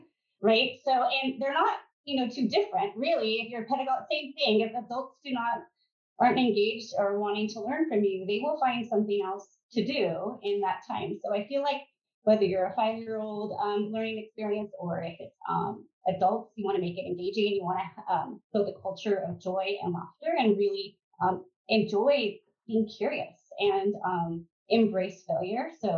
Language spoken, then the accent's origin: English; California, United States; I moved back home. I'm from the Bay Area, and started working as a kindergarten teacher